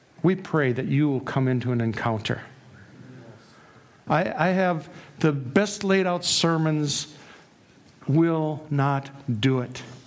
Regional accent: Minneapolis, Minnesota, United States; Aside from the fact that I come from North Minneapolis and you come from the country.

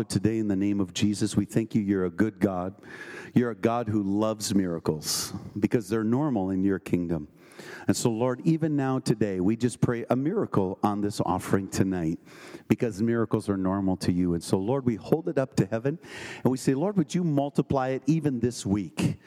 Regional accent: Minnesota, United States; I'm a Minnesotan, but I don't bring my checkbook.

